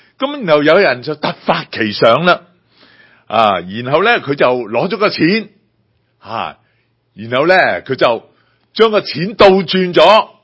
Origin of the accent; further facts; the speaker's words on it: Guangdong, China; 咁我哋广东人呢粤语我哋讲粤语嘅人呢同国语嘅人呢拜年都要小心喎